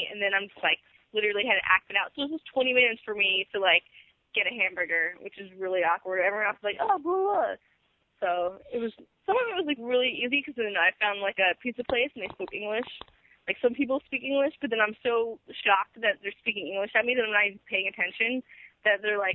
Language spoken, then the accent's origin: English; United States; I'm an American, so, like, I still have my face.